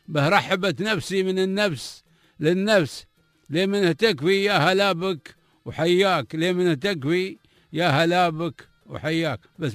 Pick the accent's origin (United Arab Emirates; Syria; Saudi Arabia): United Arab Emirates; انا اماراتي قبل كل شيء، خضراوي زرقاوي